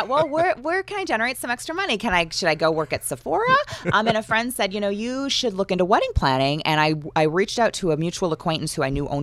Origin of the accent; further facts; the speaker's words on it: Clinton, Wisconsin, United States; So, yeah, I grew up in a small Wisconsin town called Clinton. It's right on Illinois border.